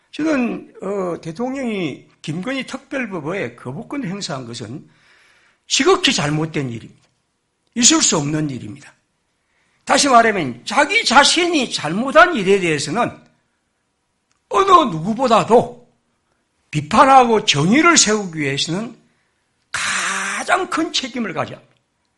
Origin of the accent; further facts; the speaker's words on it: South Korea; 저는 제가 한국인이란 그런 것이 너무나 마음이 참 아픕니다